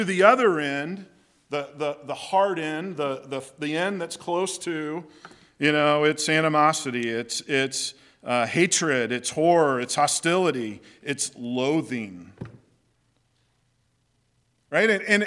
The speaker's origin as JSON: {"language": "English", "town": "Raytown", "region": "Missouri", "country": "United States", "tie": "born or raised there", "said": "I grew up in the Raytown School District."}